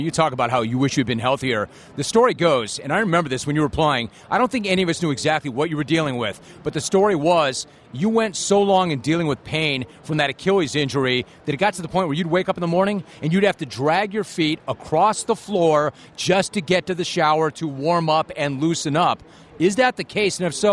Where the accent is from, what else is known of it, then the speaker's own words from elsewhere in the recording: Los Angeles, California, United States; also born or lived in San Diego; But, you know, to a San Diego fan, and I know because I grew up in Los Angeles. I lived in San Diego.